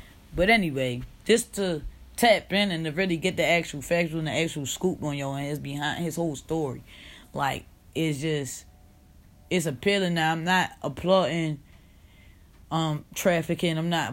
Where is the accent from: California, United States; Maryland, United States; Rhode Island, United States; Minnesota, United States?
Maryland, United States; Baltimore; I'm from Baltimore. That's our area code. At least one of them.